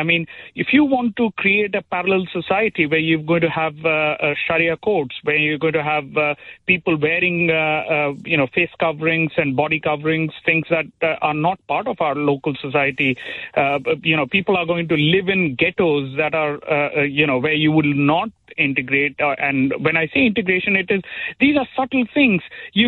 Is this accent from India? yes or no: yes; India; now in United Kingdom; For people who like me who've come from abroad, I came from India, for us it is a privilege to become British.